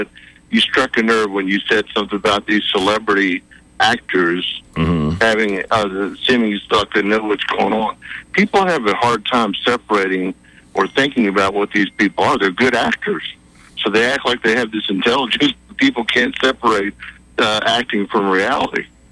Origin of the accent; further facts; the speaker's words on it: New Orleans, Louisiana, United States; and I'm from the New Orleans area, so I know about that stuff down there.